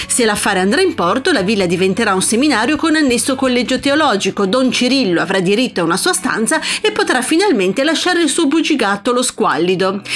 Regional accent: Marche, Italy; born there; Sarà perché sono nata nelle Marche, terra di esattori delle tasse per conto dello Stato Pontificio cui apparteneva.

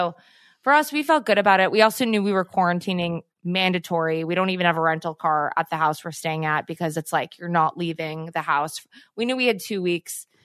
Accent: California, United States; They called us because we're from California and the numbers, and we don't have it under control.

